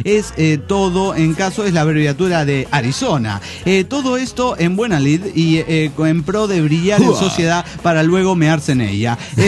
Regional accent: El Salvador; Yo soy de El Salvador.

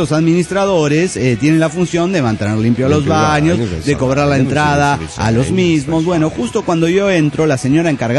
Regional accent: Cochabamba, Bolivia; de Cochabamba, Bolivia.

